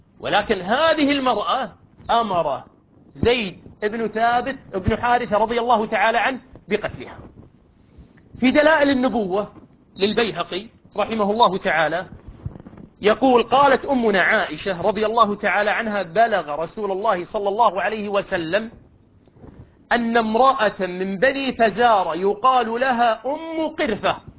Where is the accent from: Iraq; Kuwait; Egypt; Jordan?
Kuwait; مو يقولون عندنا بالكويت زوارة